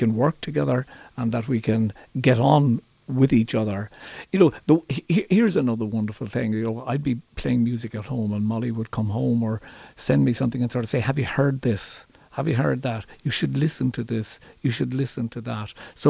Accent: Ireland; a brilliant natural resource of imagination, which is manifest in us as Irish people

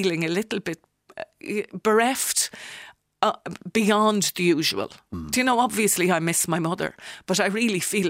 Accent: Ireland; And I do think as Irish people, we love a funeral and it serves a function.

